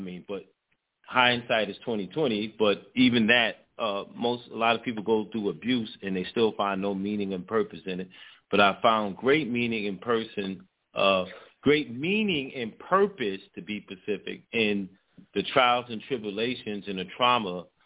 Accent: Bronx, New York, United States; I'm 49 years old. I was born and raised in the Bronx. I was born, in fact, Bronx Lebanon Hospital in the Bronx. So I'm from this community which I reside in.

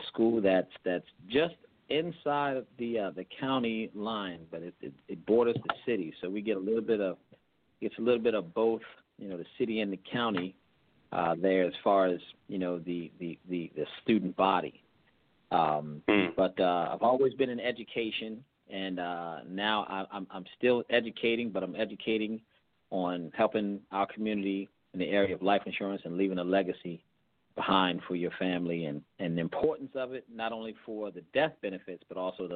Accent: Baltimore, Maryland, United States; I'm from the Baltimore area. I grew up in Baltimore City. Went to Baltimore City Public Schools.

